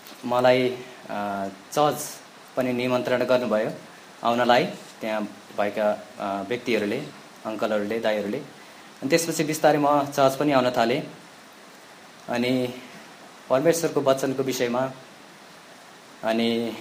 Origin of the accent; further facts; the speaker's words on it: Bagmati, Nepal; also born or lived in India; अनि मेरो जन्म चाहिँ इन्डियामा भएको तर छोटो समयमै म नेपालमा आएँ सानो उमेरमै अनि चितवन जिल्लामा हाम्रो बसाइसराय भयो अनि म त्यहीँ हुर्केँ